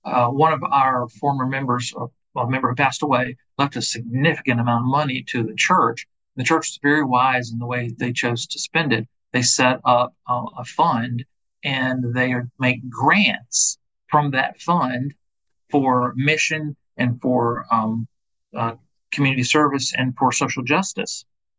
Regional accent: Georgia, United States; the congressman from my hometown, from my area, my district back in Georgia.

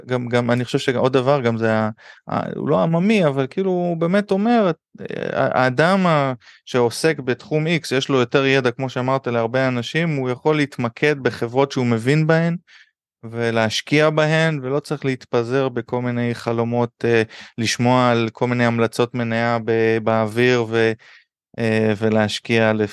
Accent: Seattle, Washington, United States; אני גדלתי כמה שנים בארצות הברית, ושם אתה הולך לסופר ואתה קונה פטל, איפה שהיינו בסיאטל

